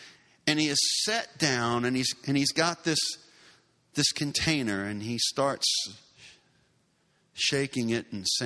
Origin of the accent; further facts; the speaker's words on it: Louisiana, United States; And we're from Southeast Louisiana. They fish with nets. They don't fish with poles.